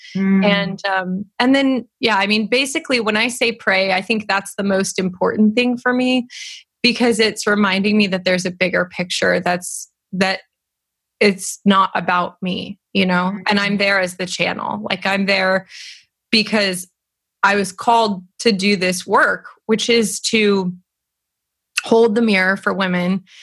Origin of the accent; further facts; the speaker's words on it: California, United States; Basically, I grew up in California, spent 6 years with this guy